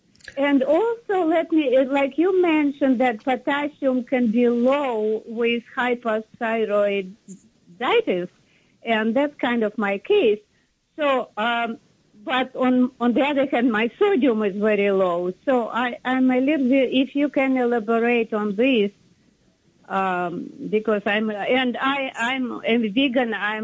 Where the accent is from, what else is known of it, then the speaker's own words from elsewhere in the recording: New Jersey, United States; from New Jersey.